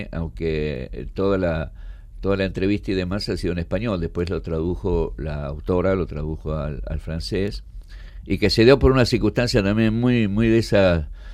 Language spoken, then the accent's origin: Spanish; Córdoba, Argentina; born there; now in Buenos Aires, Argentina; En realidad nací en Córdoba, pero vivo en Buenos Aires.